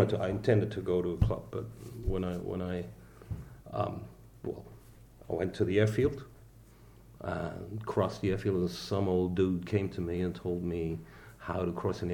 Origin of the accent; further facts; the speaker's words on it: Moers, North Rhine-Westphalia, Germany; also born or lived in Krefeld; I was born in Krefeld, mm-hmm. so I'm German, and grew up in Moers.